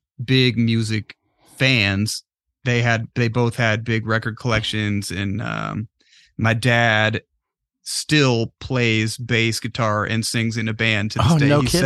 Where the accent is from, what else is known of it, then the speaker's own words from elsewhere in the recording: Ann Arbor, Michigan, United States; And, we moved to Ann Arbor when I was young, and then I grew up mostly ther